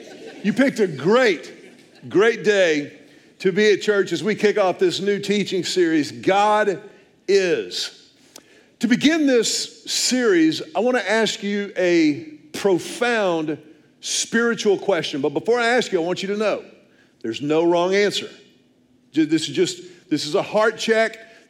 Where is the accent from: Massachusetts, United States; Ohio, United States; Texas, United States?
Texas, United States; Houston; When I was a kid growing up in Houston, I could not imagine a better restaurant than Luby's Cafeteria.